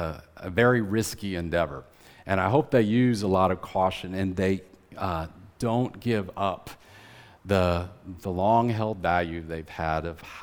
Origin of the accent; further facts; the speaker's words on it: Iowa, United States; And in our case, you know, I'm from Iowa. That's, for those of you who don't know geography, that's north, in the north part of the United States.